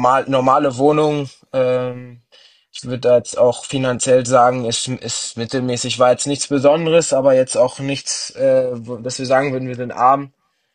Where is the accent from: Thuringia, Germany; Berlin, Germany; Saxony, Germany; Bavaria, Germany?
Berlin, Germany; Also erstmal Berlin geboren. Es ist meine Stadt, meine Heimat wird auch immer bleiben.